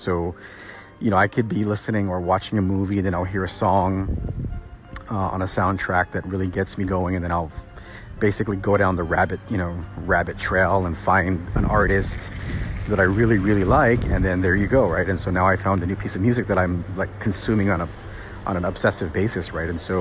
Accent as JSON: {"language": "English", "country": "Guam", "said": "because I'm from Guam and that's kind of the shit that I grew up listening to."}